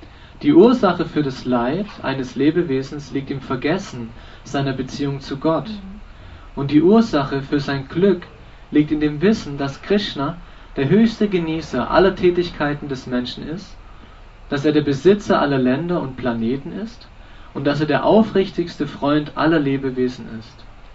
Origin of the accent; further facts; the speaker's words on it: Berlin, Germany; Ich komme aus Berlin.